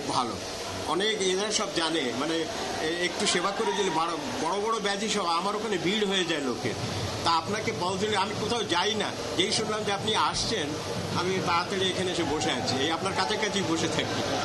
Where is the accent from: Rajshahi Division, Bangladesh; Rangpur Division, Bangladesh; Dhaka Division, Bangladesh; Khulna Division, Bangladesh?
Khulna Division, Bangladesh; Jessore; moved away; also born or lived in United Kingdom / France; আমরা যশোরের লোক কারণ আমাদের পিতা পিতামহরা সব যশোরের রাজা ছিল